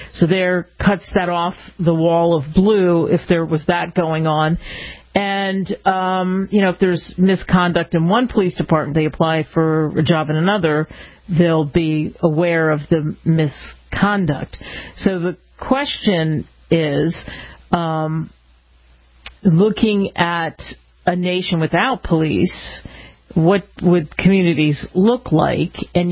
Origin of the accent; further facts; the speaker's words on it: Cherry Hill, New Jersey, United States; Growing up in New Jersey in a place called Cherry Hill, just a stone's throw over the bridge from Philadelphia